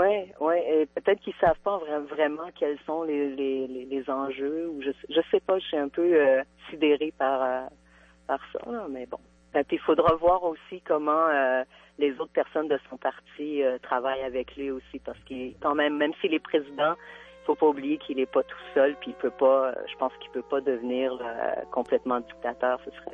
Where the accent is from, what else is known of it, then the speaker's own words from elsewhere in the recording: Canada; Ben moi, comme j'ai pas voté, je suis canadienne